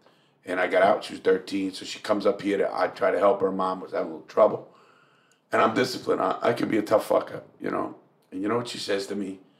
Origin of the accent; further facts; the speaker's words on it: Northeast, United States; You know, we grew up in the Northeast, so you know what that fucking life is like.